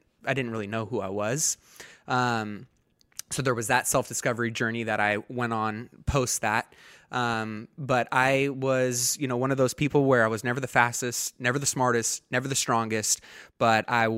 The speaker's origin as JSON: {"language": "English", "town": "Antelope", "region": "California", "country": "United States", "tie": "born or raised there", "also_born_or_lived": "Roseville", "said": "born and raised in Sacramento area, in Antelope and then out into Roseville."}